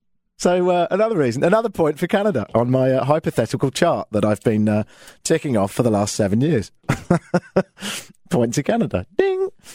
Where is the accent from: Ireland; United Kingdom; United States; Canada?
United Kingdom; Brighton, South East England; moved away; Every time I go back, I always go to my hometown, Brighton, and obviously fly into London. And I've got a lot of family in London.